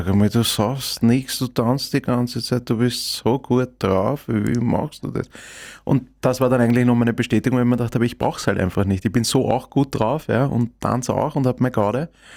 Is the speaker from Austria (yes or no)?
yes; Vienna, Austria; Also als Kind war es schon sehr cool, weil es sind so 3 hohe Wohntürme